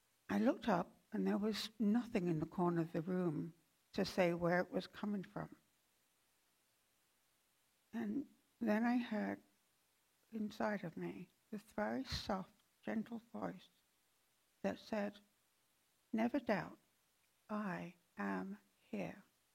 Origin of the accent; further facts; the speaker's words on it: London, United Kingdom; I grew up in London, England, in the 60s as a Muslim.